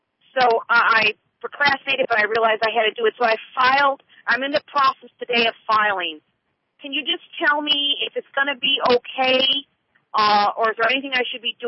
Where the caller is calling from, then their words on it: Cocoa Beach, Florida, United States; And I'm calling from Florida. Donna, I'm by Cocoa Beach.